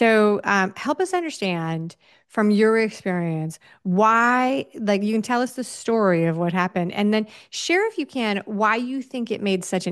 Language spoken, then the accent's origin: English; New York City, New York, United States; moved away as an adult; I grew up in New York City, and when I moved out of the city, I went to college in the Midwest.